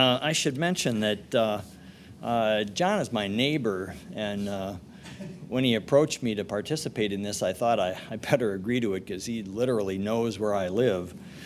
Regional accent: Minnesota, United States; I'm from Minnesota originally, like Peter.

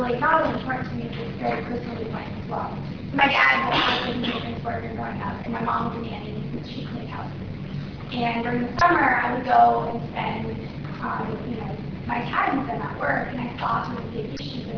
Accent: Texas, United States; also born or lived in Colombia; I was born in Colombia. I was raised in Texas.

